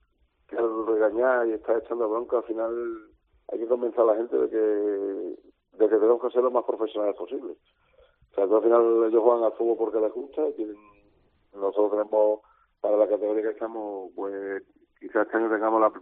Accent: Badajoz, Extremadura, Spain; Pero yo soy de Badajoz, pero llevo aquí viviendo ahora ya para 12 años

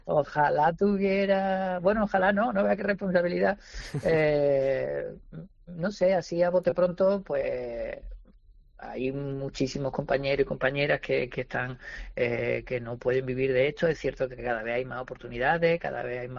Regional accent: Andalusia, Spain; yo soy andaluz, como podréis comprobar, y no tengo ningún inconveniente, vivo de andaluzas maneras

